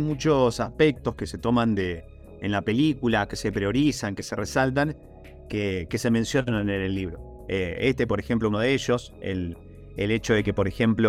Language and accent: Spanish; Argentina; que nos deja como argentinos, como país, es algo para remarcar